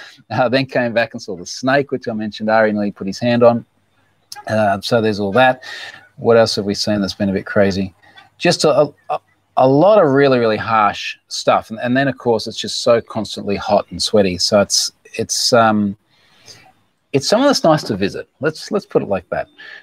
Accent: Australia; And just as an Aussie who's very proud of my country and really hasn't seen much of it

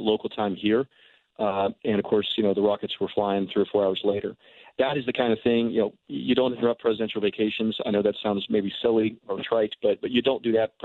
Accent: United States; it is a remarkable experience to do that for the first time, particularly as an American, right?

